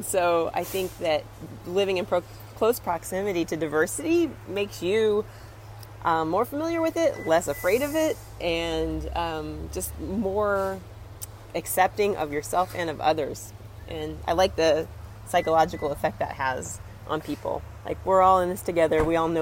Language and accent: English; Indiana, United States; now in New York City, United States; I moved here from Indiana to New York City just to have more performance opportunities and to have more exposure to people in the industry who would be able to pay me for that work